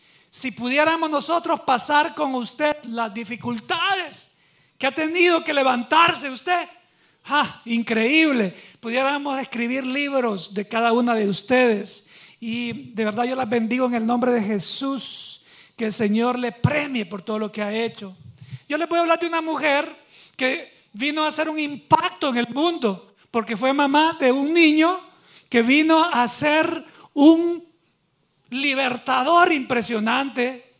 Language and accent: Spanish; El Salvador; moved away; Si no pregunta en mi país, mire tan pequeño, casi somos 7,000,000 allá. Casi 7,000,000 y otros 3,000,000 acá.